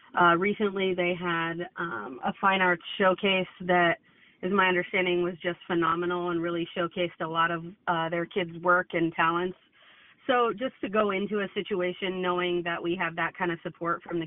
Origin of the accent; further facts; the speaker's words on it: Pleasantville, New Jersey, United States; I'm actually from Pleasantville, and my husband and I both went to high school there.